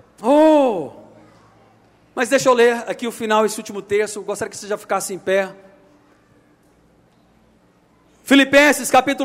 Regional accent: Jussara, Brazil; Que eu sou lá de Jussara.

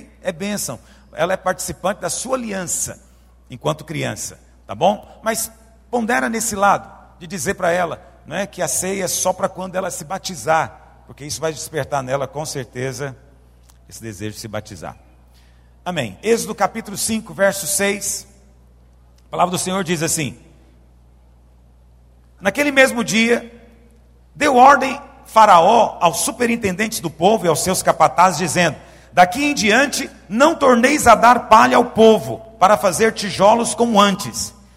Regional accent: Rio de Janeiro, Brazil; Sou do Rio de Janeiro e lá nas favelas tem muita gente bem de vida.

